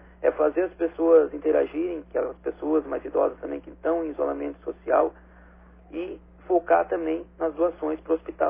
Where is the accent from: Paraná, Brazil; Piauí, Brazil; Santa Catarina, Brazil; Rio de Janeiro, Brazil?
Santa Catarina, Brazil; Cocal do Sul; Sou natural de Cocal do Sul, vizinho aí de Uruçanga.